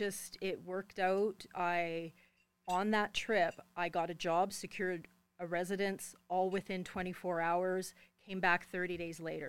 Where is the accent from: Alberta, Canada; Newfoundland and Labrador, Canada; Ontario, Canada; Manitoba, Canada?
Alberta, Canada; Calgary; now in Fort McMurray, Canada; I've been here about 15 years, born and raised in Calgary.